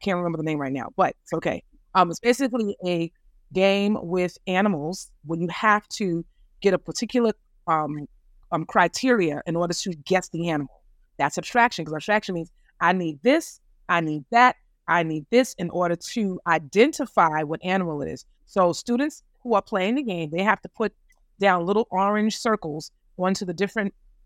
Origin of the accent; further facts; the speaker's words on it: New York, United States; moved away as an adult; I started I'm born and raised in New York.